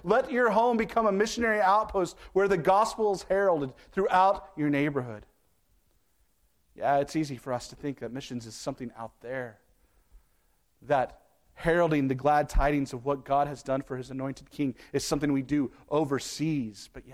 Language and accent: English; Kansas, United States; growing up in Kansas, this is how we said it, to every nook and cranny of the world?